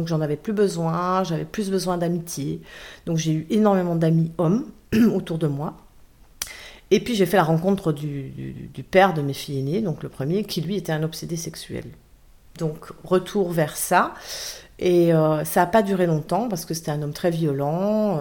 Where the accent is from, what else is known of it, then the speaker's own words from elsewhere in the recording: Belgium; Donc je suis belge, hein